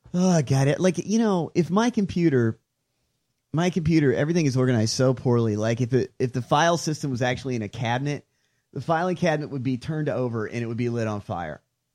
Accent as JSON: {"language": "English", "region": "the South", "country": "United States", "said": "I'm from the South. You don't want to go on that."}